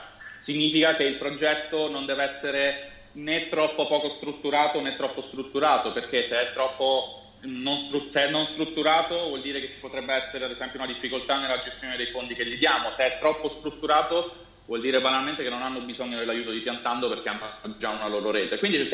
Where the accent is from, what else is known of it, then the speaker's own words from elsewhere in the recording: Abruzzo, Italy; moved away as an adult; now in Milan, Italy; io vengo dall'Abruzzo, vivo a Milano da 7 anni, dove mi sono trasferito per studiare ingegneria dei materiali al Politecnico.